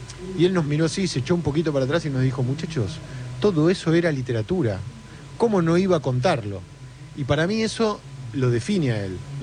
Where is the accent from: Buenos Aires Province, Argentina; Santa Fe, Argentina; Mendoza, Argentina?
Buenos Aires Province, Argentina; Sarandí; soy de Sarandí, que es casi el mismo barrio, claro, que el de él, claro, que de Villa Domínico.